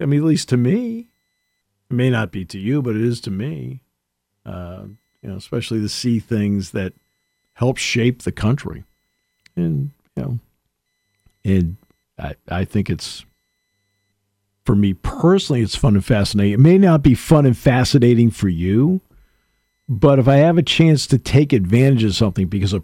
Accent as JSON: {"language": "English", "region": "New England", "country": "United States", "tie": "born or raised there", "said": "it helps that maybe that curiosity was fueled by growing up in New England"}